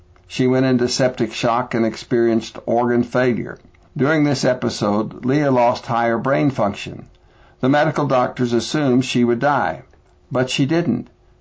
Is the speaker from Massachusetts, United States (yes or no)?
no; Amarillo, Texas, United States; from Amarillo, Texas